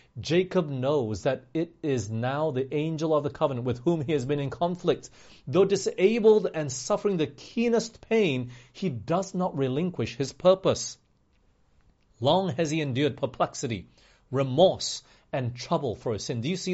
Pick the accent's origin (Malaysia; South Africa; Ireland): Malaysia; also born or lived in England / Australia / United States; I grew up overseas. I grew up in England for 5 years, Australia for 10 years, US for 7 years. I've not grown up in Malaysia.